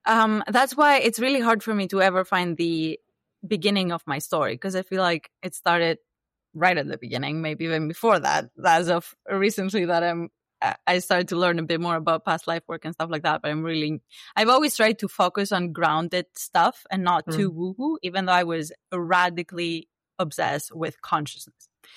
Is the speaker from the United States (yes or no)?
no; Greece; first language Greek; English is a second language; so I studied psychology, which in Greek, my native language, means the science of the psyche.